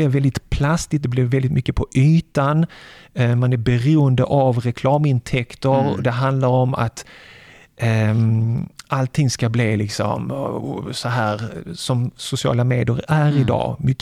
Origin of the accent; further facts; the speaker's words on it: Sweden; Som svensk, född och uppväxt här med Sveriges Television 1 och 2, SVT Play